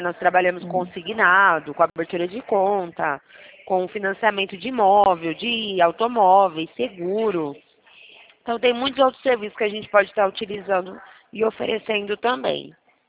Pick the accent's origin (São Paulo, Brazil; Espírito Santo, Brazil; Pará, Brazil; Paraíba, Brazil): São Paulo, Brazil; São Carlos; Eu sou aqui da cidade de São Carlos